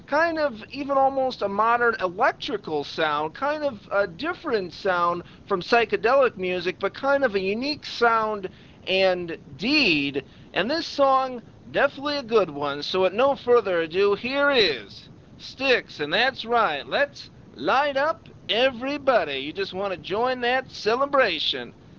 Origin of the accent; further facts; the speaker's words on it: Chicago, Illinois, United States; actually from my hometown of Chicago